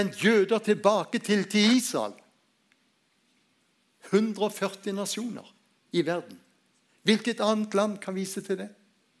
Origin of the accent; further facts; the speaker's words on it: Spangre, Agder, Norway; Jeg har vokst opp der på Spangre, ved Lindesnes.